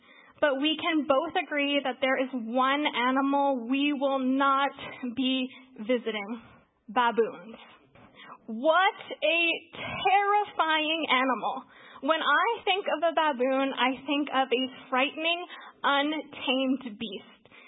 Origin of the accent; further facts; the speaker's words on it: Manitoba, Canada; especially growing up in Manitoba, which is the polar bear capital